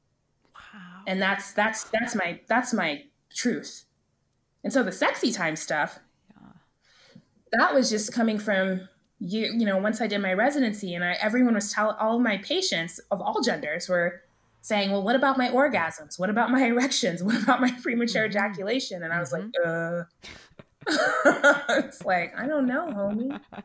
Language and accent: English; Dallas, Texas, United States; You know, I grew up in Dallas.